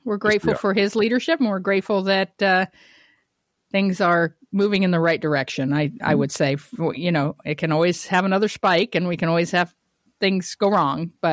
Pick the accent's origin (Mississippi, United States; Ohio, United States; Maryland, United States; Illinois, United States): Illinois, United States; now in California, United States; Even though I live in California now, I grew up in Illinois. Go Illini.